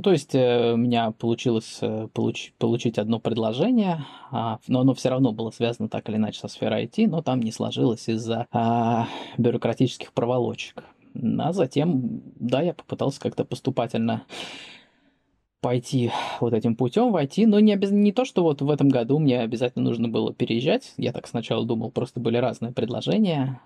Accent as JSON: {"language": "Russian", "region": "Moscow", "country": "Russia", "tie": "born or raised there", "moved": "as an adult", "lives_now": "Tallinn, Estonia", "said": "А я переехал из Москвы, где я прожил всю свою жизнь, на данный момент 29 лет, в Таллин, в Эстонию. Вот в этом году, в 2020 году, в самом начале."}